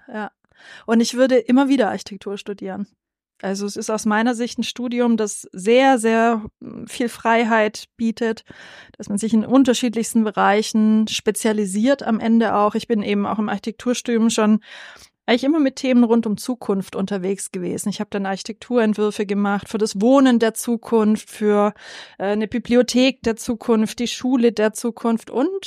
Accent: Stuttgart, Baden-Württemberg, Germany; born there; Ich bin in Stuttgart geboren. Also ich bin wirklich Stuttgarterin. Ja, mich hält der Kessel. Ich habe zwar so ein paar Ausflüge in meinem Leben schon unternommen, auch in anderen Städten gelebt, aber jetzt bin ich wieder in Stuttgart. Und ich bin auch ganz gerne hier.

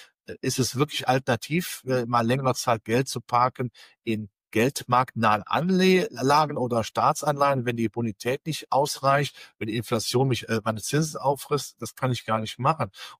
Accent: Rhineland, Germany; dann sagt der Rheinländer und ich bin Rheinländer.

